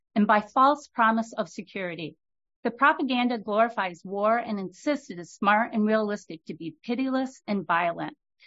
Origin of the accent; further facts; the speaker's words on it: Michigan, United States; I'm from Charlevoix County.